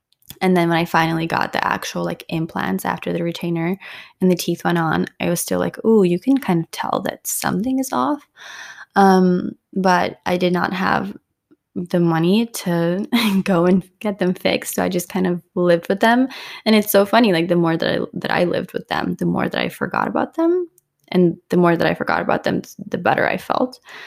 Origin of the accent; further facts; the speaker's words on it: Ukraine; English is a second language; And my lisp was because I grew up in Ukraine and I had to learn English at the age of 10.